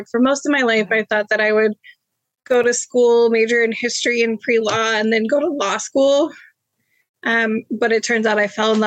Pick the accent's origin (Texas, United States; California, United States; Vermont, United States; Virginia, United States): Virginia, United States; Singers Glen; So I grew up in Singers Glen, which is pretty close to EMU, maybe 20 minutes from Bridgewater. I'm not Mennonite, but I did grow up in a Brethren church